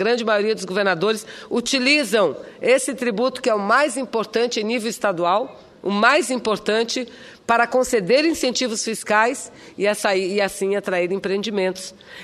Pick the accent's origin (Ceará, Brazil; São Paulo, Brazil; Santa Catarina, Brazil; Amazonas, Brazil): Amazonas, Brazil; nós, que somos do estado do Amazonas, que temos a Zona Franca de Manaus